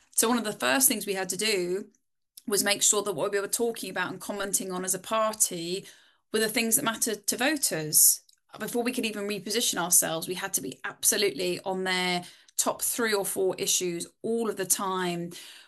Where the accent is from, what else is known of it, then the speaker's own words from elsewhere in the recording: United Kingdom; I'm conscious that I'm a Brit talking about a party of a country that I'm not a voter